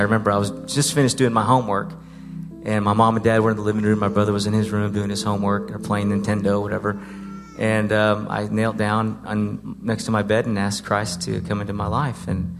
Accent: Austin, Texas, United States; also born or lived in Houston; I was born in Houston. My little brother and I, my mom and dad, moved to Austin when I was about 5 years old.

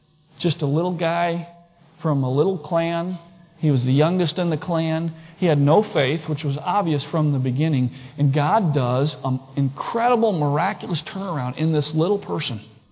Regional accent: Bath, Michigan, United States; I mean, I grew up in Bath, Michigan, of all places.

